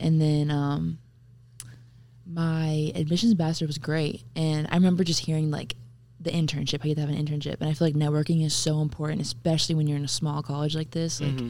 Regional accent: Georgia, United States; also born or lived in Oregon / North Carolina; Sophomore year, we moved to Oregon. Then we ended up in North Carolina. I'm from Georgia, actually.

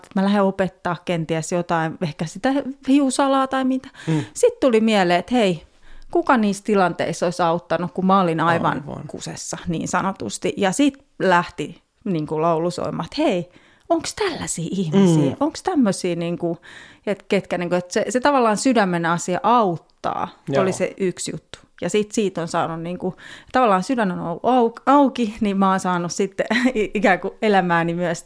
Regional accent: Helsinki, Uusimaa, Finland; No mä oon helsinkiläinen ja mä oon ihan ihminen ja ihmisläheinen

